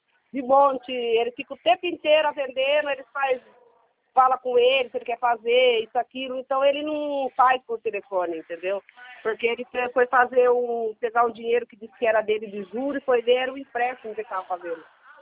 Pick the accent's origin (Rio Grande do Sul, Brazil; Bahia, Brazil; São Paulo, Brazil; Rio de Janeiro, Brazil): São Paulo, Brazil; Sorocaba; Eu sou aqui de Sorocaba.